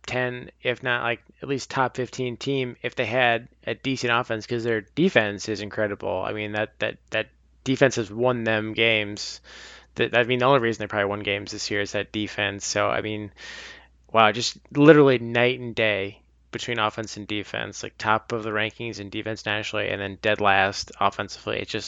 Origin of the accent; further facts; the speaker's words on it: Iowa, United States; I know, I growing up in Iowa, it's like always been Ferentz.